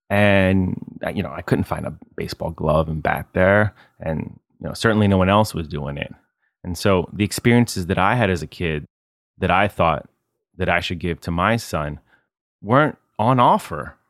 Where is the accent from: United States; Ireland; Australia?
United States; moved away; I know I'm from America, but I live here